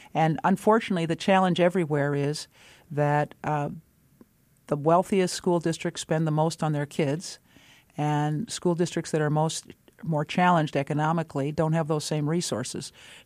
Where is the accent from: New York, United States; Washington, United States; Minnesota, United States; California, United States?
Minnesota, United States; St. Paul; Well, I grew up in St. Paul, Minnesota, and I went to both elementary and junior high. We have junior highs in St. Paul.